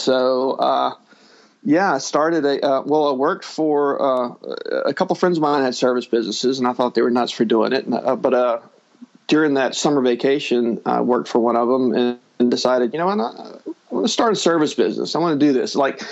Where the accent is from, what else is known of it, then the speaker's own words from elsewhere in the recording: New Orleans, Louisiana, United States; somebody found out I was from the New Orleans area